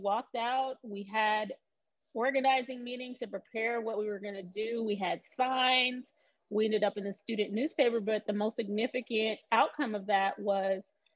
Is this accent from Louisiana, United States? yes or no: no; Oakland, California, United States; I was born and raised in Oakland.